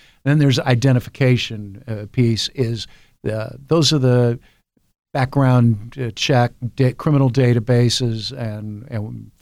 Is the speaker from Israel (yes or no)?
no; Sunbury, Ohio, United States; Well, I went to high school in Sunbury, Ohio, Big Walnut High School. And this was before Delaware County developed. I remember we moved into the district when I was 12